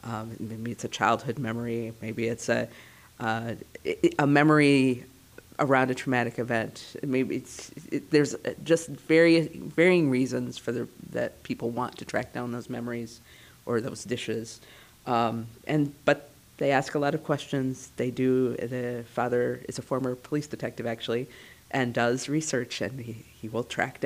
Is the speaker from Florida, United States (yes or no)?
no; Lansing, Michigan, United States; I was born and raised in Lansing